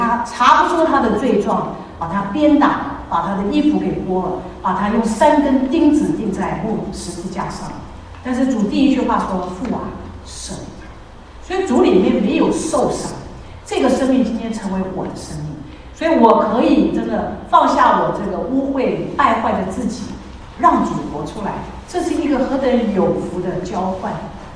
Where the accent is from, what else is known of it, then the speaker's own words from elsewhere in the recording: Taipei, Taiwan; 我们俩从小长大，我是在城市台北长大，他是在郊区长大，是完全不一样。